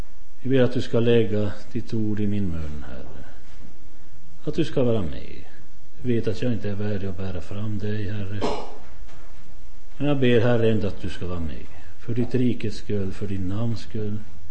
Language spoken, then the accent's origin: Swedish; Sweden; och kommer från Sverige. Jag kommer nu sist ifrån Södertälje-trakten.